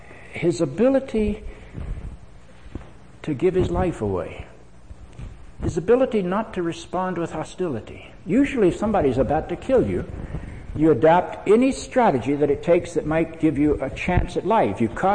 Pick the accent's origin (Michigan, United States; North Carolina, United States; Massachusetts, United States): North Carolina, United States; Charlotte; When I grew up in Charlotte, North Carolina, my church was radically segregated.